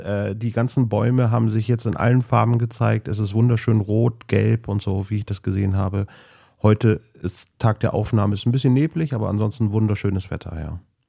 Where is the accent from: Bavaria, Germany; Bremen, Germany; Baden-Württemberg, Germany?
Bremen, Germany; Und ich bin ja in Findorf halt groß geworden